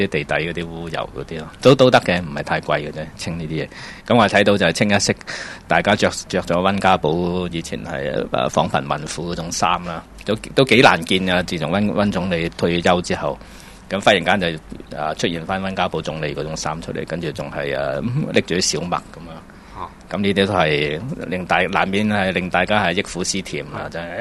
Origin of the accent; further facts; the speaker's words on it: China; 咁我哋中國人唔同啊，我哋中國人食草都係頂十年嘅。